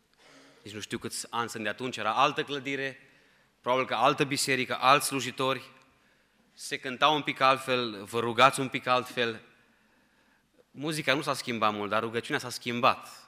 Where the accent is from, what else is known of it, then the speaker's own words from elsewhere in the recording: Sighetu Marmației, Maramureș County, Romania; now in Ukraine; Eu sunt din Sighetul Marmației, ca să știți de unde să mă luați. Dacă mă scap, să mă iertați, avem un accent un pic mai ales că acum de o vreme trăiesc în Ucraina, într-o mică parte a Ucrainei unde sunt români, 20-30 de mii de români